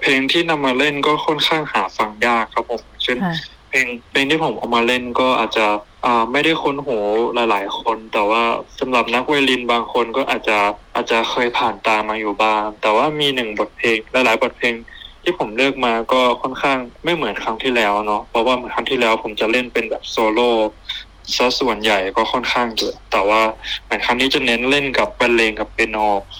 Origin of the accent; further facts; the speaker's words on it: Chiang Mai, Thailand; ความจริงผมเป็นคนเชียงใหม่แล้วก็อยากจะจัดคอนเสิร์ตนี้ให้กับบ้านเกิดผมก็คือที่เชียงใหม่อีกครั้ง